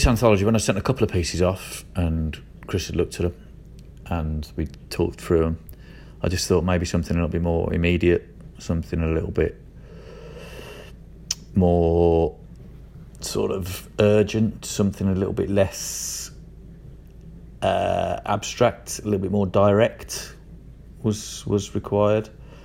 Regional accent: Birmingham, West Midlands, United Kingdom; I'm a writer from Birmingham.

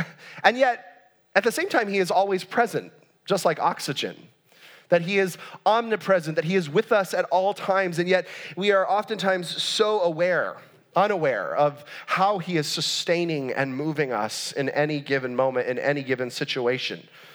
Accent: California, United States; growing up in Southern California in relatively low-income family, Disneyland was like a maybe once a year thing for our family

